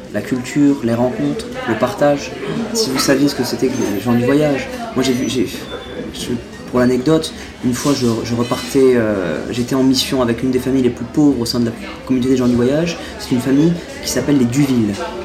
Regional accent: France; Et nous, on est français, donc on est libre

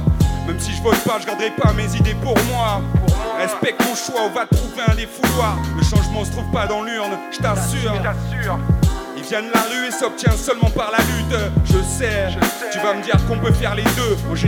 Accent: Brest, Brittany, France; also born or lived in Concarneau; On vient de Brest, de Concarneau, tu vois, la Bretagne.

